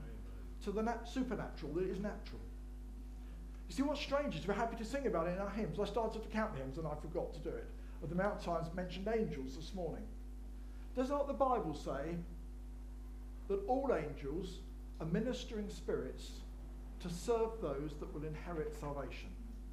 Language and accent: English; United Kingdom; But that's because we're British.